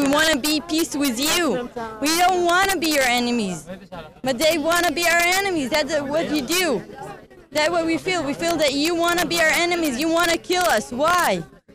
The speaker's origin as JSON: {"language": "English", "town": "Shiloh", "region": "West Bank", "country": "Palestine", "said": "I'm from Shiloh."}